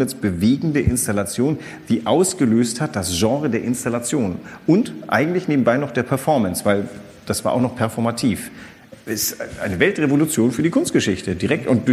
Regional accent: Northern Germany, Germany; als Norddeutscher musst du sofort an Sandsäcke denken.

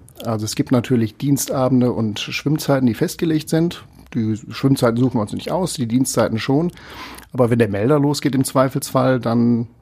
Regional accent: Essen, North Rhine-Westphalia, Germany; Ja, im Essener Norden. Das Krankenhaus gibt es nicht mehr, aber aufgewachsen bin ich im Essener Süden in Haidhausen.

